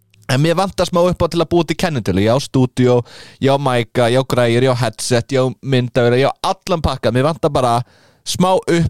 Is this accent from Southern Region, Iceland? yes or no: yes; Vestmannaeyjar, Southern Region, Iceland; og ég er líka frá Vestmannum.